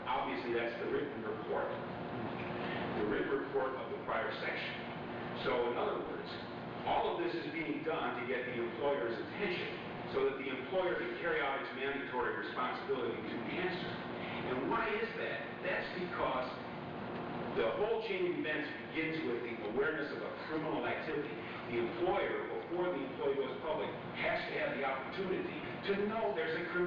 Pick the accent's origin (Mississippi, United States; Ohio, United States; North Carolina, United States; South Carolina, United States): Ohio, United States; Cleveland; from Cleveland, Ohio